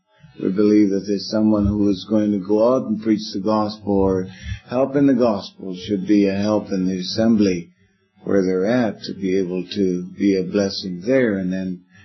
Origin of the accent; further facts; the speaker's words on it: Venezuela; when I was brought up in Venezuela, they had baptisms